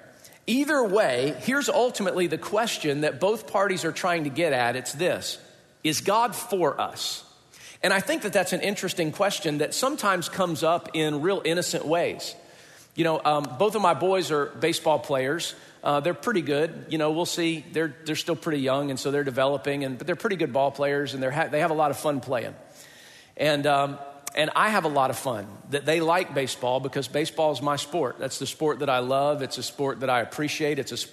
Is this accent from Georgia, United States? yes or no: yes; Georgia, United States; I can't even skate. I'm from Georgia. I can't ice skate.